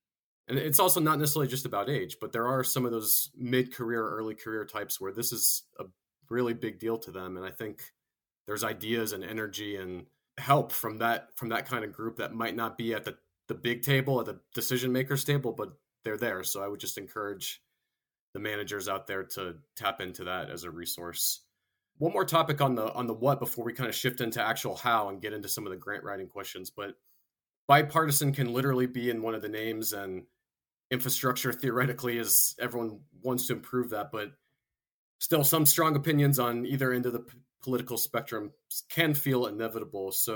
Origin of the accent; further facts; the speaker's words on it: Florida, United States; I am too. I went to high school and college there, so I'm familiar with Florida man and take no offense by it.